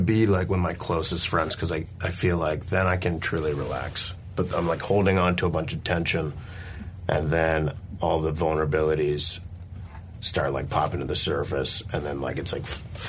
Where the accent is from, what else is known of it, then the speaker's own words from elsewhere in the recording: Florida, United States; now in San Francisco, United States; I grew up in Florida, and like the weed kids would like spray with like embalming fluid and like bug spray and shit.